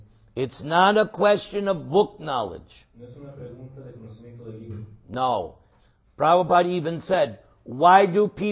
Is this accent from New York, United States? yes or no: yes; New York, United States; Because I come from New York. Forget about it.